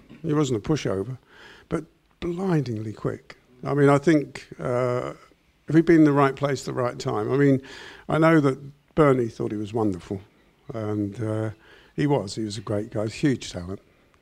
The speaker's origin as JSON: {"language": "English", "region": "England", "country": "United Kingdom", "said": "\"Oh, we're from England.\" \"Oh, yeah? Whereabouts in England?\" \"Middle."}